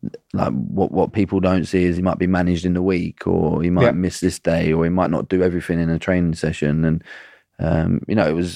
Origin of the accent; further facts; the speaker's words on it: England, United Kingdom; Would people have respected me for being that little bit different as an English player?